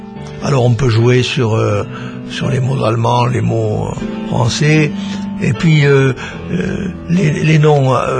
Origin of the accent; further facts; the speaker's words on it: Padirac, Occitanie, France; born there; C'est le Lot d'abord, le Quercy, puisque c'est le lieu de ma naissance, puisque je suis né à Padirac